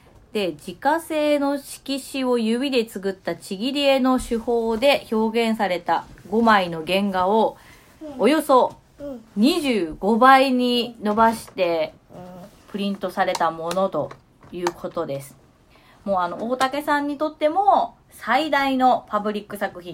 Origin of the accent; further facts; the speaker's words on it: Ehime, Japan; その愛媛でも雪みたいな今ネットニュースで、